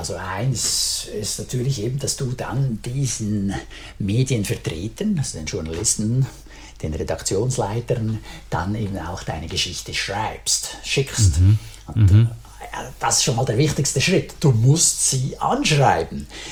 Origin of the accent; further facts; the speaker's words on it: Lucerne, Switzerland; Ich bin ja ursprünglich aus Luzern.